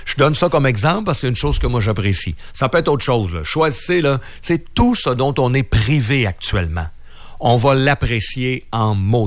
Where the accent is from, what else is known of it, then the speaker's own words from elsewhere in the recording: Quebec, Canada; On est au Québec, nous autres. Fait que moi, en tant que Québécois